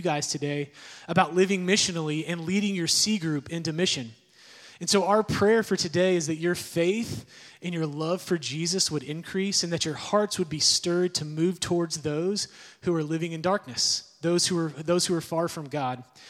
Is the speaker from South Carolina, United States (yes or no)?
no; Edmond, Oklahoma, United States; I grew up in Edmond. I've been in Edmond almost my entire life. I did not grow up in the church. My family, we were technically Catholic, I guess